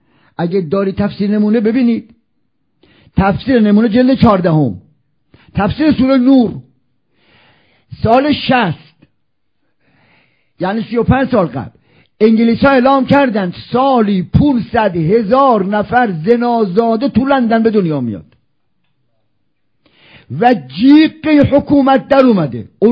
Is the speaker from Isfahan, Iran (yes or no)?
yes; Isfahan, Iran; now in Qom, Iran; من خب بچه اصفهانم، مساکن قم، میرم و میام، مادرم، خواهرام، داداشام، دو تاشون اصفهانن